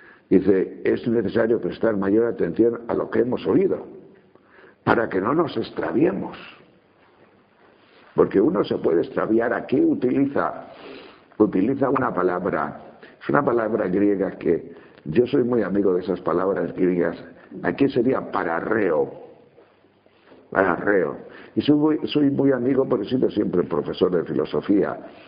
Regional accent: León, Castile and León, Spain; Ahí, por ejemplo, el pan de mi tierra, el pan de León, son hogazas de 2 kilos

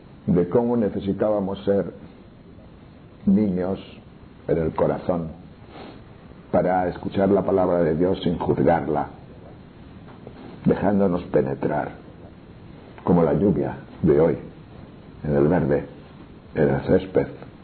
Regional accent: León, Castile and León, Spain; me gusta esta tierra, porque en el fondo es mi tierra. Yo soy de León, de ahí cerquita

